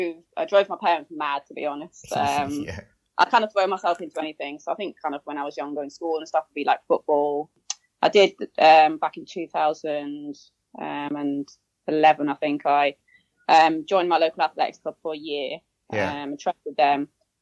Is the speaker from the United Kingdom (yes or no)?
yes; Milton Keynes, South East England, United Kingdom; now in Devon, United Kingdom; Teenager was Milton Keynes.